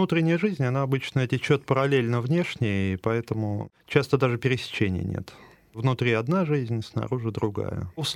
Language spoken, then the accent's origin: Russian; Samara, Samara Oblast, Russia; also born or lived in Moscow / Czech Republic; now in Saint Petersburg, Russia; Я родился в Куйбышевской области, рос в городе Куйбышеве, сейчас это город Самара. В дальнейшем я оттуда уехал, учился в Москве в Литинституте, жил в Чехии, вернулся уже в город Самару. И оттуда в 2018 году решил съездить пожить в Санкт-Петербург.